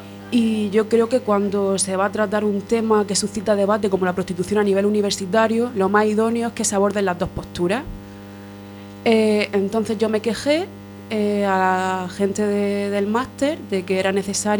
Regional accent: Murcia, Region of Murcia, Spain; De Murcia.

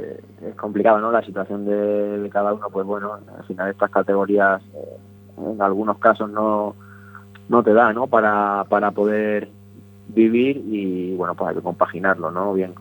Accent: Extremadura, Spain; Soy extremeño

